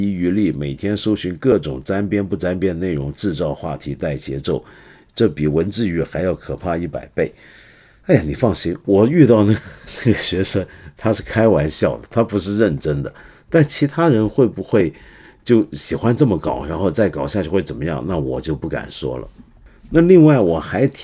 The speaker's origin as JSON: {"language": "Chinese", "country": "Taiwan", "tie": "born or raised there", "said": "我是个在台湾长大的人，我当然更不希望有任何不好的事情发生在两岸"}